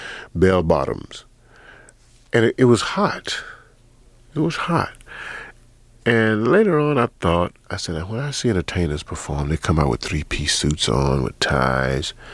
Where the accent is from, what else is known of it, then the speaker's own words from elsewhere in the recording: the South, United States; No, growing up in the South, man, you know, you don't sound like this.